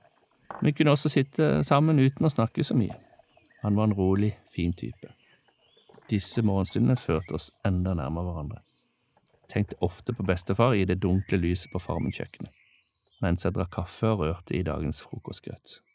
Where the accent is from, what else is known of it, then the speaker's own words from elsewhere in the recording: Kvinesdal, Agder, Norway; fikk jeg et pauseår hjemme i Kvinesdal for å gjennomføre siviltjeneste.